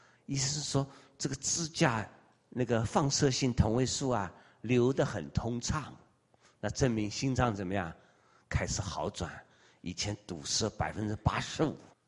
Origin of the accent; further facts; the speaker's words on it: Shanghai, China; 我在城里人，我在上海长大的小子，连厕所都不会上